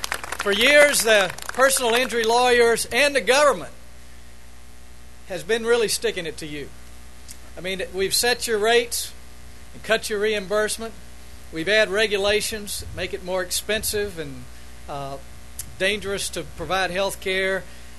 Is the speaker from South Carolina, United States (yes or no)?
yes; South Carolina, United States; from South Carolina